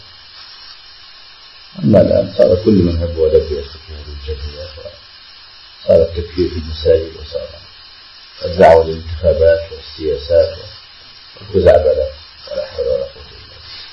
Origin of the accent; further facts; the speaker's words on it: Egypt; علماء بلدنا مصر